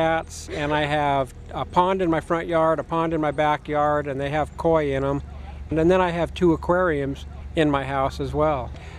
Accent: Nashville, Tennessee, United States; I'm from Nashville, and it's Off the Edge Art.

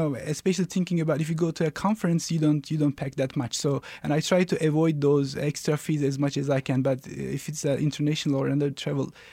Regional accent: Turkey; And also I try to go to my home country, Turkey, maybe once in every year.

